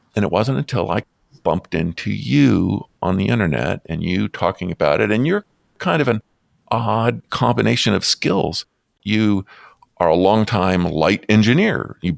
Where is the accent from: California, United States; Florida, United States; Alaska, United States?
Florida, United States; I grew up in South Florida, so I grew up in the sun.